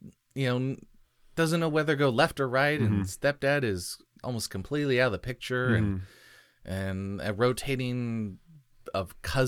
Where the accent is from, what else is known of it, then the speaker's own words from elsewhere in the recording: Canada; I'm Canadian.